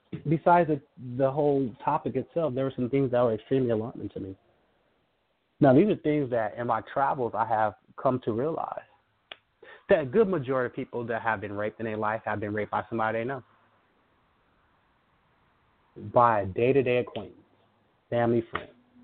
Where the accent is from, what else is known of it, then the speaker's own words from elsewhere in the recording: West Coast, United States; I'm not from the South. And although I come from the West Coast, it happens.